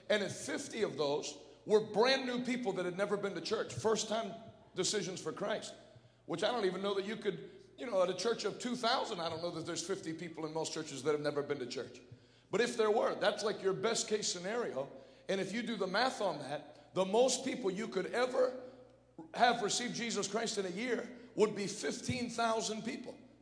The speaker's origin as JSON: {"language": "English", "town": "Pittsburgh", "region": "Pennsylvania", "country": "United States", "said": "by the way, they said I'm from Philadelphia. I'm from Pittsburgh. That's why I don't have any bullet wounds."}